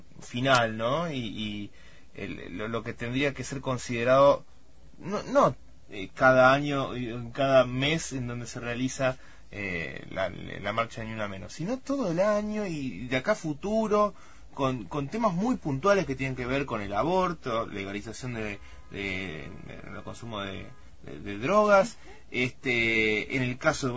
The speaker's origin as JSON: {"language": "Spanish", "country": "Argentina"}